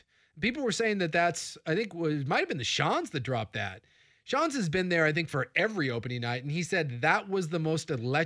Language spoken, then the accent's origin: English; Portland, Oregon, United States; My hometown Blazers.